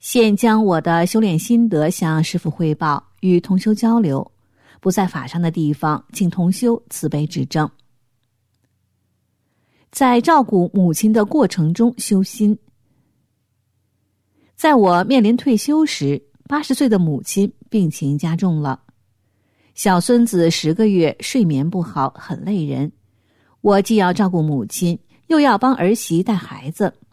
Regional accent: China; 我们中国人把传统文化丢失的太多了

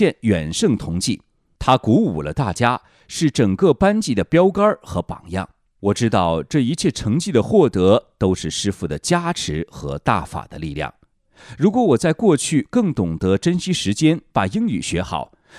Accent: China; born there; 战友间常问的一个问题是你从哪里来的，我会告诉他我出生在中国

